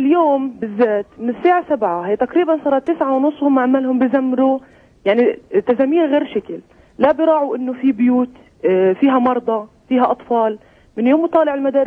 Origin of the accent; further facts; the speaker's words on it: Bethlehem, Palestine; أنا مواطنة من بيت لحم